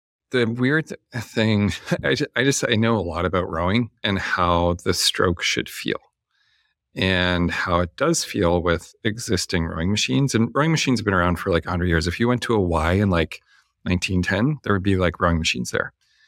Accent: Canada; I'm Canadian. I didn't grow up here. I don't know anybody here.

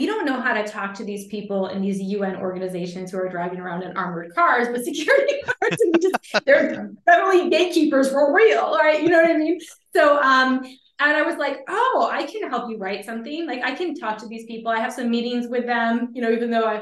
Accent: Michigan, United States; now in Guam; I'm actually based in Guam and I'm originally from Michigan, but I've lived in a lot of different places in the States

